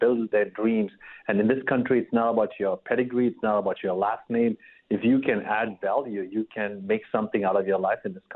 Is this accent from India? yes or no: yes; India; now in New York City, United States; growing up in India